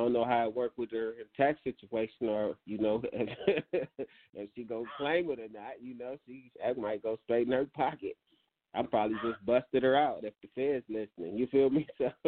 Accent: Watts, California, United States; And that's where I'm from Great Street Watts originally, you know, Great Street Watts … Crip, you feel me?

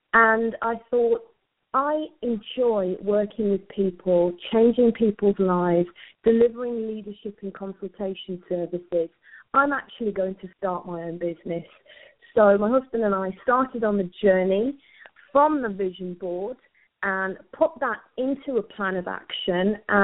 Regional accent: United Kingdom; some of the challenges that I faced being brought up in the UK as an Indian Sikh were around some of the cultural traditional things, gender expectations.

